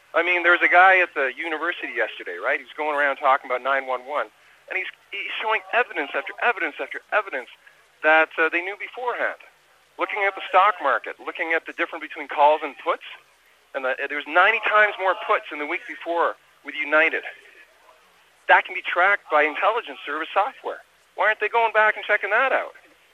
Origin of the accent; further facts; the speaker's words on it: Vancouver, British Columbia, Canada; I'm from Vancouver.